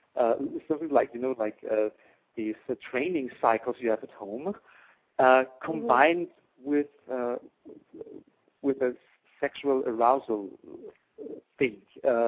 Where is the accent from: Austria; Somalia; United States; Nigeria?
Austria; English is a second language; So we are from Austria, and a good friend of mine recently started an art project